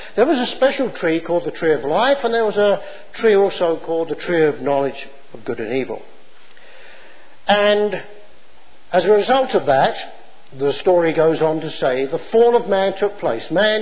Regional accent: United Kingdom; now in United States; we were asked to renounce our loyalty, my previous allegiance as a British subject. And I was then asked to make a commitment, an affirmation that I would now become an American citizen. I was no longer under the laws and rules and regulations of Great Britain

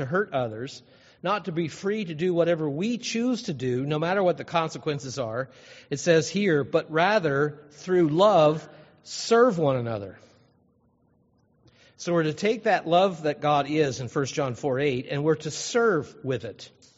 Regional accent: Ohio, United States; now in Wisconsin, United States; Because I wouldn't be in Wisconsin. I'd be somewhere else because I grew up in Ohio.

